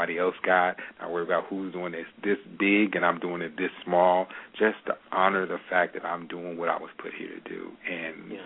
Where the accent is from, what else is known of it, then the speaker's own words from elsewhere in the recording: Gastonia, North Carolina, United States; I mean, I grew up in Gastonia, North Carolina, like a suburb of Charlotte.